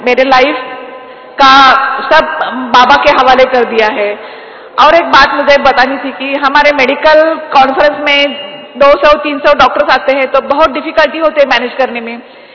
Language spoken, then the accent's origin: Hindi; Kolhapur, Maharashtra, India; और मैं कोल्हापुर से महाराष्ट्र से हूँ। मैं पेडियाट्रिशियन हूँ।